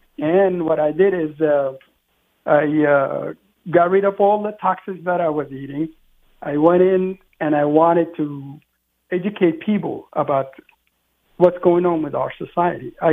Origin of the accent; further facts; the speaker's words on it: Sudan; My grandfather, who lived, I'm from Sudan, he lived by the Nile. He owned a farm.